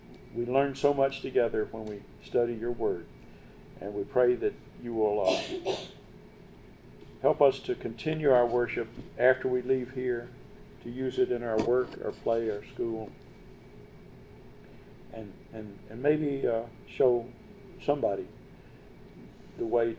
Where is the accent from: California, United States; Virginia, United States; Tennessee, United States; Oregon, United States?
Tennessee, United States; Not because I'm from Tennessee and now I'm here.